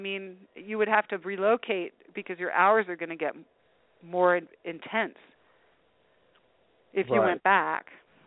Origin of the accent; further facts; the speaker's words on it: Delaware, United States; also born or lived in Richmond / Washington, D.C. / New York; I'm an East Coaster originally. I'm from Delaware and Richmond and D.C. and New York and everything.